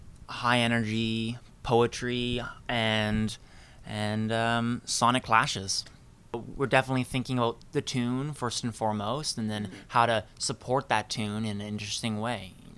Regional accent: Ottawa, Ontario, Canada; because we're from Ottawa.

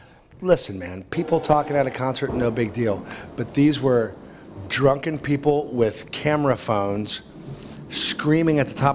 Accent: Hamilton, Ohio, United States; born there; I was born in Hamilton, Ohio, May 11th, 1965.

